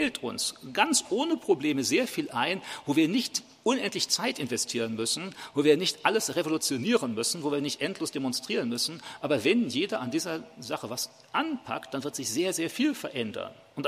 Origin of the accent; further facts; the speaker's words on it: Germany; Da sind wir doch als Deutsche eigentlich immer so zu erzogen.